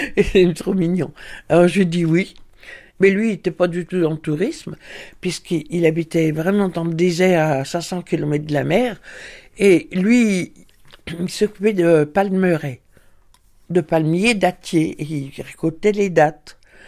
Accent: Bourg-en-Bresse, Auvergne-Rhône-Alpes, France; born there; now in Montpont-en-Bresse, France; Je suis née à Bourg-en-Bresse et je vis à Montpont-en-Bresse, dans la Bresse.

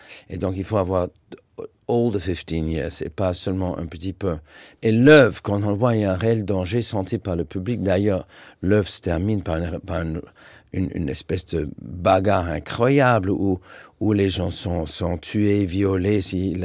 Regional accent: Toronto, Ontario, Canada; born there; puisque moi je suis Canadien, né à Toronto

